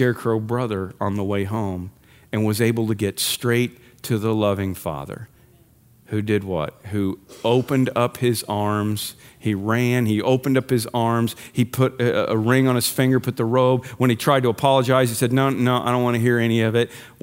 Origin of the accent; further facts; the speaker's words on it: Illinois, United States; Remember, I'm from Illinois, not Colorado.